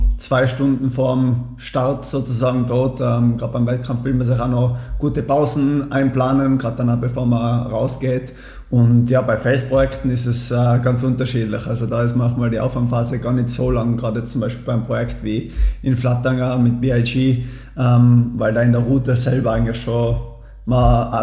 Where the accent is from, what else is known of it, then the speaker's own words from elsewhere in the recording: Innsbruck, Tyrol, Austria; now in Aldrans, Austria; Aktuell wohne ich in Aldrans. Das ist gerade 5 Minuten außerhalb von Innsbruck. Aber ich bin eben geboren und aufgewachsen in Innsbruck, da mitten in die Alpen.